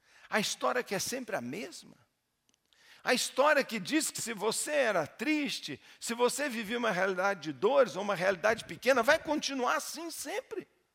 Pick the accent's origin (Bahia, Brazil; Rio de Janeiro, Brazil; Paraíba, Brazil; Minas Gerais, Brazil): Minas Gerais, Brazil; Ouro Preto; Eu lembro quando eu era menino, eu pensando lá em Ouro Preto, onde eu cresci